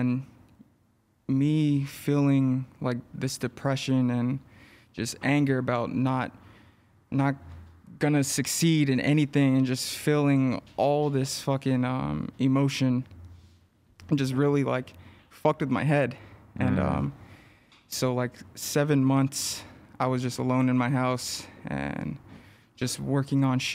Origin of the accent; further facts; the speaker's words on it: Los Angeles, California, United States; No. So I grew up in East LA.